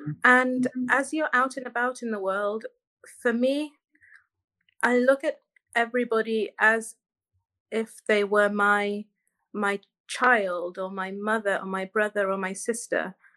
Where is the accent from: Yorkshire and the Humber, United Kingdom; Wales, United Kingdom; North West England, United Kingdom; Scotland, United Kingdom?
Wales, United Kingdom; yeah, I'm Welsh.